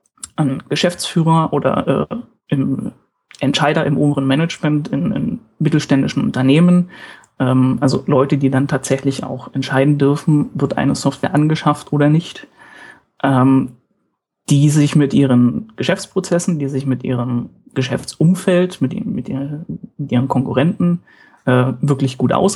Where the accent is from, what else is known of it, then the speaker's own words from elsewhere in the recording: Brandenburg, Germany; now in Stuttgart, Germany; ich bin extra fürs Studium nach Stuttgart gekommen, ursprünglich komme ich aus der Umgebung von Berlin.